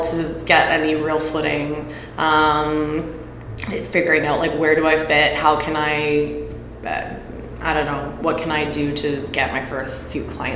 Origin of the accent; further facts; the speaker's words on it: South East England, United Kingdom; I grew up in Surrey.